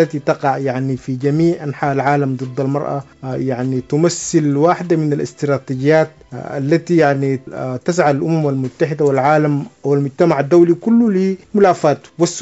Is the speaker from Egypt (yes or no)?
no; Sudan; نحن من السودان أو من السودانيات